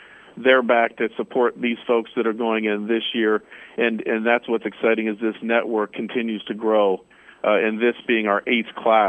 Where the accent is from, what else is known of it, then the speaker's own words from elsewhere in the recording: Ohio, United States; I'm not from here. You know, I'm from Ohio, so I enjoy this